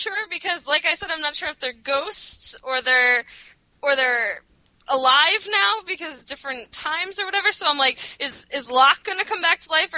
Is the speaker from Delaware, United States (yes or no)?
yes; Delaware, United States; I'm from Delaware